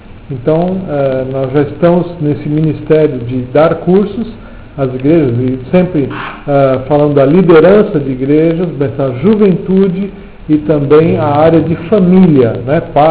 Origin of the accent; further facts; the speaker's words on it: São Paulo, Brazil; Mas somos lá de São Paulo, somos de uma igreja batista, chamada Igreja Batista de Água Branca, que é um bairro ali de São Paulo